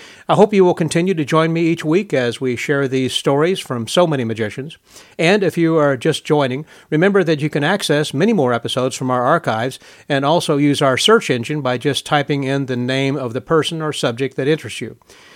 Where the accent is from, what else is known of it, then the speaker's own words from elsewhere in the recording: Houston, Texas, United States; He was doing a trade show in my hometown back in Houston, and so we were kind of trading places.